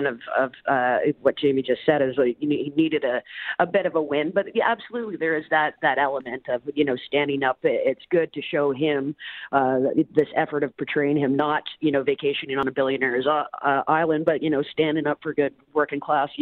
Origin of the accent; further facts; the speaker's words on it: Newfoundland and Labrador, Canada; I mean, I come from Newfoundland originally